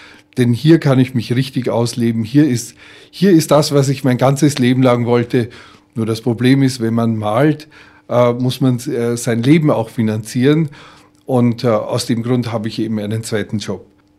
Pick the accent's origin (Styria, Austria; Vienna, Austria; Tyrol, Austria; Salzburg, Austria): Vienna, Austria; born there; Also ich bin in Wien geboren, habe dort ein abgeschlossenes Studium der Wirtschaftswissenschaften